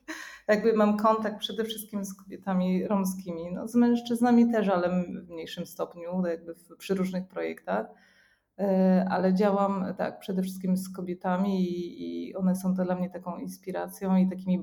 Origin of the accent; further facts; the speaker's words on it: Czarna Góra, Lesser Poland, Poland; Ja pochodzę z Czarnej Góry. To jest taka, w sumie w tym momencie to już jest duża wioska u podnóża Tatr i niedaleko, tak naprawdę na pograniczu, Czarna Góra jest na pograniczu Podhala i Spisza.